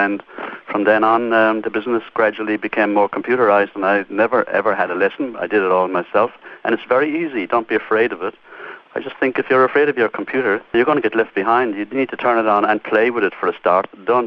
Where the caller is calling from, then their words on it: South Australia, Australia; I'm from South Australia.